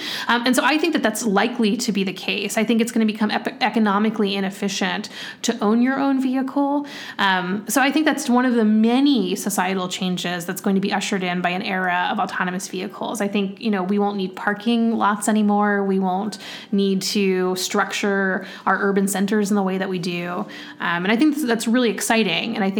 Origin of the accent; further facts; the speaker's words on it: Hawaii, United States; I mean, I remember when I grew up in Hawaii, and 15 was the age at which you get your license.